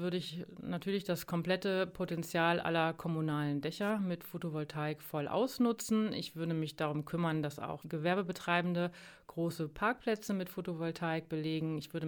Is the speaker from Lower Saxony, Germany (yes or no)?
yes; Bovenden, Lower Saxony, Germany; also born or lived in Southern Germany; Ich bin in Bovenden aufgewachsen, war dann zwar 20 Jahre in Süddeutschland, bin aber seit 2011 zurück